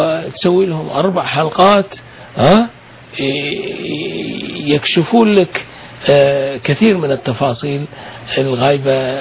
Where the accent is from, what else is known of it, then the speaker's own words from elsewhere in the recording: Kuwait; ما عندنا في الكويت، احنا عندنا مجلس أمة